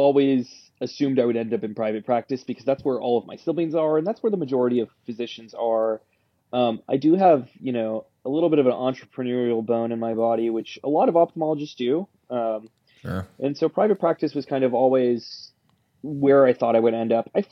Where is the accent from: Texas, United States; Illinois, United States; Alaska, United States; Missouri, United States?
Texas, United States; Dallas; I grew up in the Dallas area. Went to college at UT, so as you can see, I'm a huge Longhorns fan.